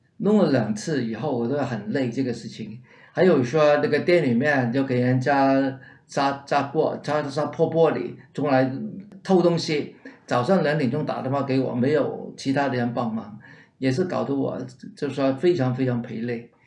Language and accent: Chinese; Hong Kong; 在1963年 温带飓风来香港，把我们的屋顶全部吹走。